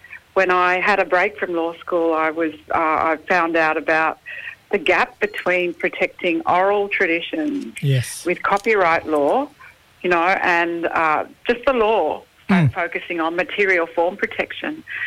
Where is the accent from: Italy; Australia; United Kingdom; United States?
Australia; Cairns, Queensland; born there; I was born in Cairns many moons ago.